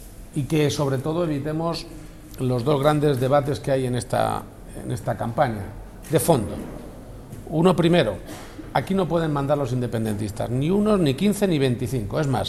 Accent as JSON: {"language": "Spanish", "country": "Spain", "said": "Y que tanto nos ofenden como españoles"}